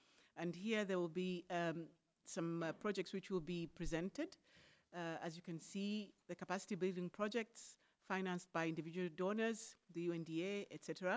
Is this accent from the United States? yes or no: no; Switzerland; I'm from Switzerland